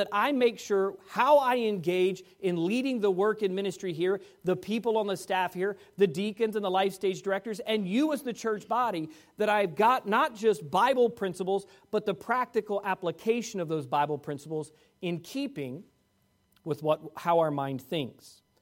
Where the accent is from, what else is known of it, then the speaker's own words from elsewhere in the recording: Fairfax, Virginia, United States; My high school principal, Gil Hansen, at Fairfax Baptist Temple Academy, where I grew up in Fairfax, Virginia